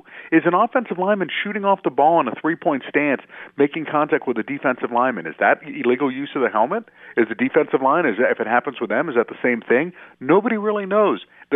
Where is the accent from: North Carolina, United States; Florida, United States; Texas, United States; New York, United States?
Florida, United States; I grew up in South Florida watching Dan Fouts and the beard and those blue and yellow uniforms and Air Coryell.